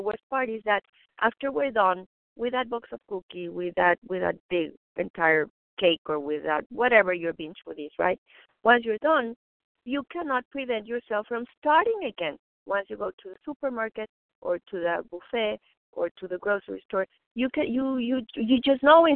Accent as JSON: {"language": "English", "region": "Mexico City", "country": "Mexico", "tie": "born or raised there", "said": "I was raised vegetarian in Mexico City."}